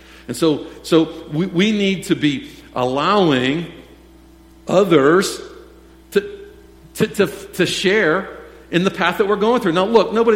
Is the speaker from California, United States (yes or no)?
no; Mars, Pennsylvania, United States; and I grew up in Mars, and I know a lot of those people